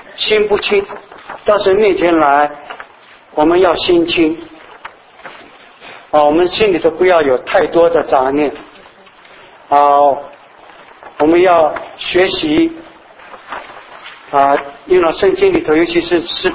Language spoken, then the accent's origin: Chinese; China; now in United States; 我们中国人有很多这种的重要的话教导我们不要讲太多